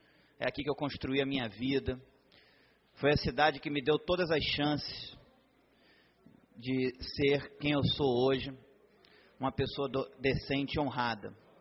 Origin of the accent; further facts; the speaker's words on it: Brasília, Federal District, Brazil; Eu não nasci em Brasília, mas posso dizer que, infelizmente, vim para cá pequeno, com 9 anos de idade. Meu pai era um oficial da Marinha e veio transferido para o Distrito Federal.